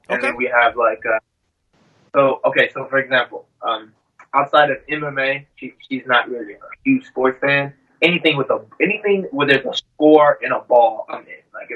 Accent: Houston, Texas, United States; I'm originally from Houston, Texas.

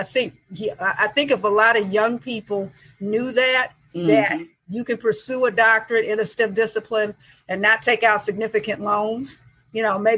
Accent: Michigan, United States; Yes, I grew up in Michigan and I went to Ohio State.

